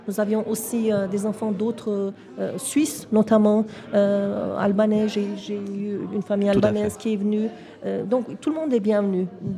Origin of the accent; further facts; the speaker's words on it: Turkey; now in Switzerland; Moi, je viens de la Turquie et je suis suisse et je suis fière.